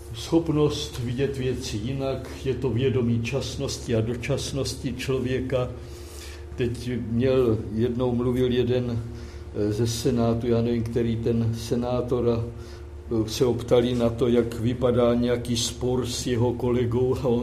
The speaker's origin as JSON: {"language": "Czech", "region": "Moravia", "country": "Czechia", "said": "Já pocházím ze severní Moravy, z Vysočiny"}